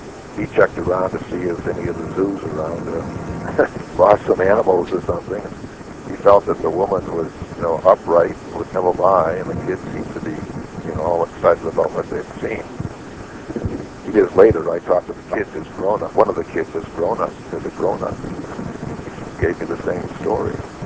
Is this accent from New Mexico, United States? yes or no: no; Wenham, Massachusetts, United States; right next to my hometown in Wenham, in Hamilton, Massachusetts